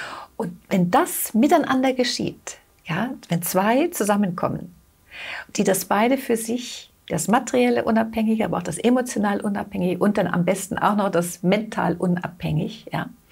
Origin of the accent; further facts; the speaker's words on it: Switzerland; ja, das gibt es ja sogar schon jetzt bei uns in der Schweiz, sind wir mit dem Thema Partnerschaften auf einem sehr, sehr guten Weg.